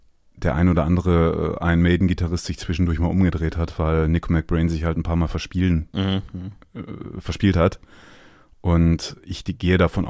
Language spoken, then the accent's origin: German; Dinslaken, North Rhine-Westphalia, Germany; der kommt aus Dienstlaken, das ist meine Heimatstadt.